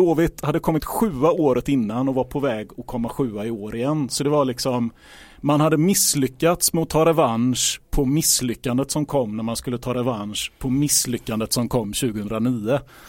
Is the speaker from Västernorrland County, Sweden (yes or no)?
no; Gothenburg, Västra Götaland County, Sweden; jag är 35 år gammal. Jag kommer från Hisingen, bor kvar på Hisingen